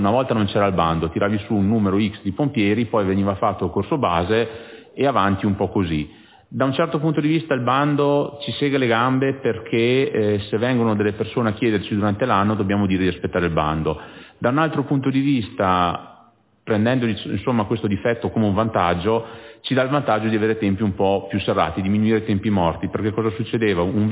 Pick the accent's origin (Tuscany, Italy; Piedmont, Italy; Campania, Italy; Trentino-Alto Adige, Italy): Trentino-Alto Adige, Italy; Rovereto; tanto siamo tutti di Rovereto